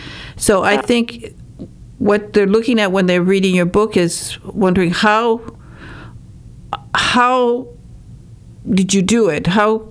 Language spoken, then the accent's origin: English; Michigan, United States; So, and I'm from Northern Michigan.